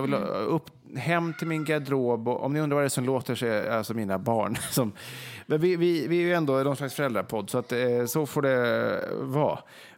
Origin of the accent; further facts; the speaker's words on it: Vegby, Västra Götaland County, Sweden; Nu sitter vi ju till exempel i Vegby då, där jag är uppvuxen i mina föräldrars hus.